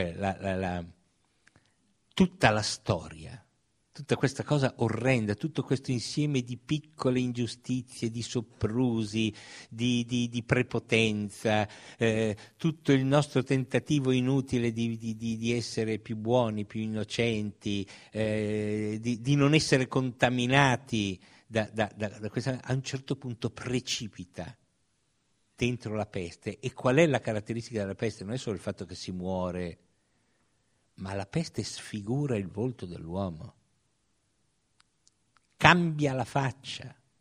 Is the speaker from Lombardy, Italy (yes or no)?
yes; Lombardy, Italy; io vengo dal Bresciano